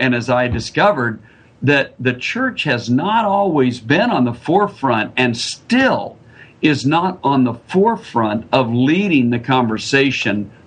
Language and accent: English; Oregon, United States; also born or lived in Indiana; now in Georgia, United States; Yep. I grew up in Oregon. And of course, you know, that is a different culture that I grew up in.